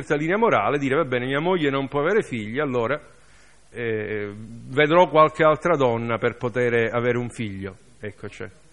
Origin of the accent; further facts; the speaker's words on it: Sicily, Italy; non solo perché siamo siciliani